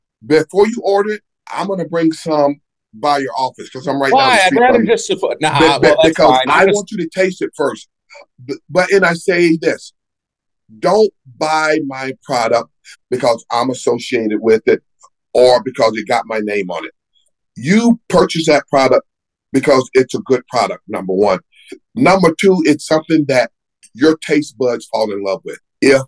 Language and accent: English; the South, United States; I am from the South, and I haven't eaten pimento cheese sandwiches no more than 3 or 4 times in my whole life.